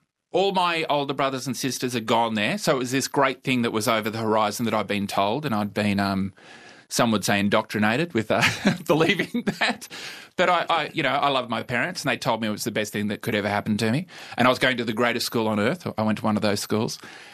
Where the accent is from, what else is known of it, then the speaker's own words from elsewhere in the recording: Tambar Springs, New South Wales, Australia; So Tambar Springs has a population, I think, of around 100. And when I was there, it was around 500. So it's a shrinking place in terms of population. And, I grew up on a cattle and wheat farm there. So late 70s, early 80s.